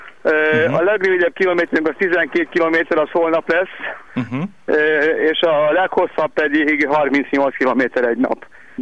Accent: Pécsudvard, Baranya, Hungary; Jó magam Pécsről jöttem, Pécs mellől, Pécs udvarról

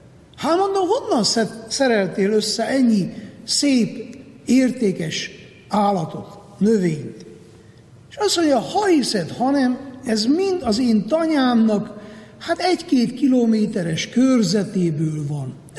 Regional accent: Borszék, Harghita, Romania; Tudok-e én gyönyörködni szülőföldemben? Szépnek találom én Borszék vidékét.

